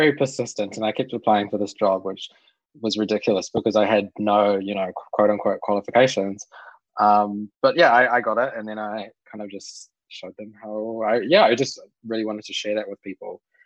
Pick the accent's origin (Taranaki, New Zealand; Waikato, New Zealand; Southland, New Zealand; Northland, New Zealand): Southland, New Zealand; Bluff; I always tell people I'm from Awarua. I go, where the hell is that? It's Bluff.